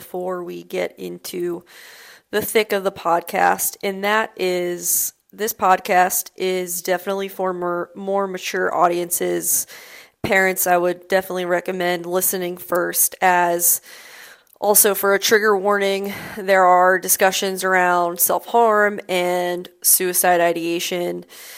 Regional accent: Crofton, Maryland, United States; I'm from Crofton, Maryland, which is essentially a suburb town in outside Annapolis.

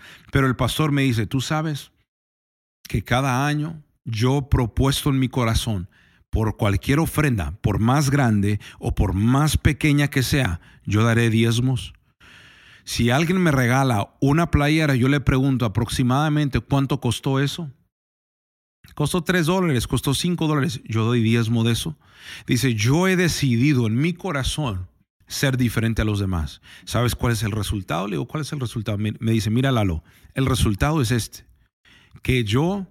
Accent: Mexico; simplemente porque vengo de México

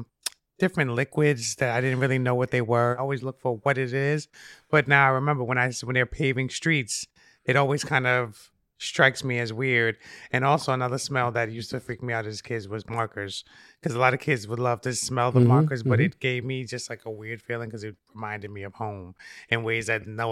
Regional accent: New York, United States; Well, I grew up in the Bronx. The first part of my life actually started in Harlem. So from Harlem to the Bronx with my grandparents.

